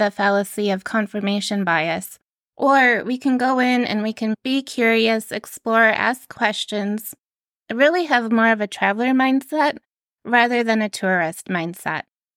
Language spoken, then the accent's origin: English; Michigan, United States; I'm from Michigan, so driving in the winter, unfortunately, sometimes your car can slide off the wintry road into a snowdrift.